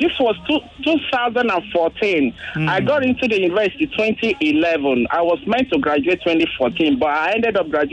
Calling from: Lekki, Lagos, Nigeria; I'm calling from Lekki.

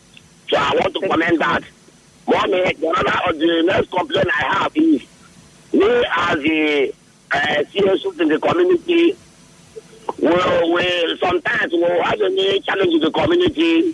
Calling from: Eliozu, Rivers, Nigeria; I'm calling from Eliozu.

